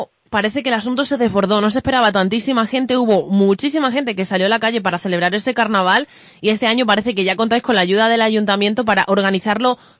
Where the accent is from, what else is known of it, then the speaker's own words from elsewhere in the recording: Badajoz, Extremadura, Spain; now in Cáceres, Spain; al igual que yo, somos de Badajoz, pero vivimos en Cáceres, sentimos esta tierra como nuestra.